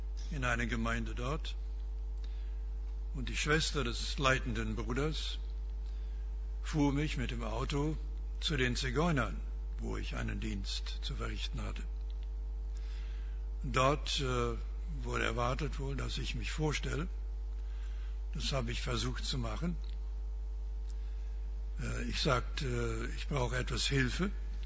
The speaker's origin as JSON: {"language": "German", "country": "Canada", "tie": "born there", "second_language": "German", "said": "Meine Eltern wurden in den Vereinigten Staaten geboren. Ich bin in Kanada geboren. In meinem Pass stand längere Zeit britischer Untertan."}